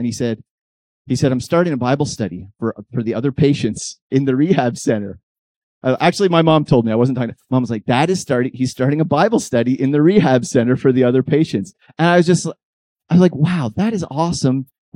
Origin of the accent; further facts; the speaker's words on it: Estevan, Saskatchewan, Canada; We're from Estevan, Saskatchewan. We drove out here yesterday.